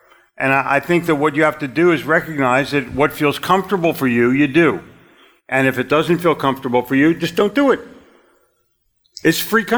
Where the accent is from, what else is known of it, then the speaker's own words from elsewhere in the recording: Philadelphia, Pennsylvania, United States; but I'm from Philly. I cold called in New York City.